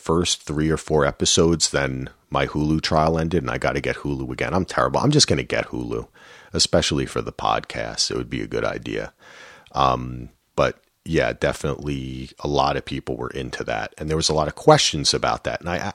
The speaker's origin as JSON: {"language": "English", "region": "New Jersey", "country": "United States", "tie": "born or raised there", "said": "I know you all think I'm crazy, but I'm from Jersey. These are my people. I grew up with these people. When you see the Jersey Shore, these are the people I grew up with."}